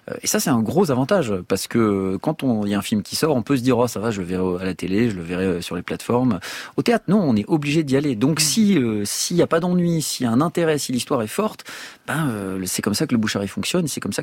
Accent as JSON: {"language": "French", "town": "Paris", "region": "Île-de-France", "country": "France", "tie": "born or raised there", "said": "moi, j'ai vu des spectacles merveilleux quand j'étais enfant, quand j'étais ado à Paris."}